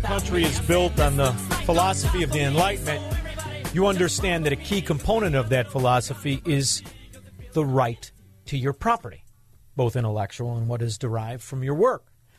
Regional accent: Chicago, Illinois, United States; because I'm from Chicago

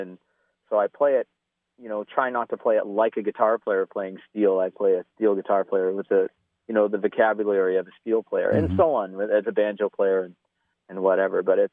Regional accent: New Brunswick, Canada; same as all of us growing up in New Brunswick, you end up picking up, it may not be your last instrument.

